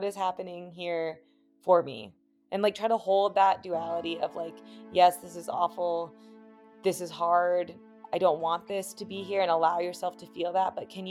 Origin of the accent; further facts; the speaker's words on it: Durango, Colorado, United States; now in Denver, United States; So I'm living in Denver, Colorado. We actually just moved to a neighborhood that is legitimately right next to the university where Ian and I met. So it's been a fun synchronicity. But I grew up in Durango, Colorado